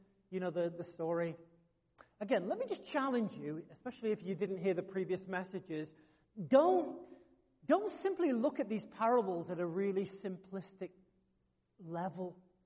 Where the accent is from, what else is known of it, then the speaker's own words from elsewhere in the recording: England, United Kingdom; I grew up in England where they drive on the right side of the road.